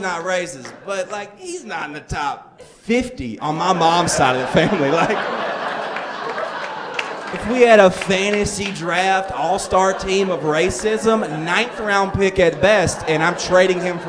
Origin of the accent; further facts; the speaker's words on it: the South, United States; I'm from the South